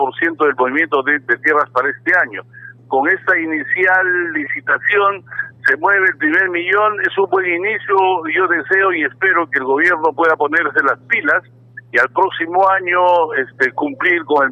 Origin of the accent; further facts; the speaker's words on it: Cusco, Peru; desearía como cusqueño que esto se resuelva